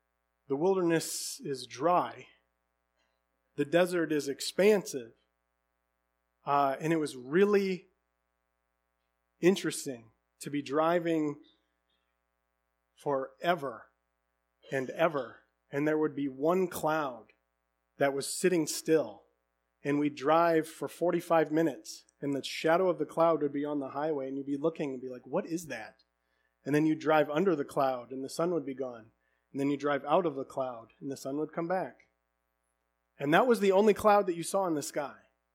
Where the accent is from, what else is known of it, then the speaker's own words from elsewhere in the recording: Jackson, Michigan, United States; But in where I grew up down in the Jackson area and here, there is always sign of human habitation.